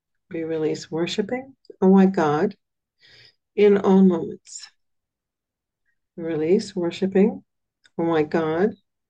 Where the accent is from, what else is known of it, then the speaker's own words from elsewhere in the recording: Bahamas; I just want to say I'm from the Bahamas. We didn't have that.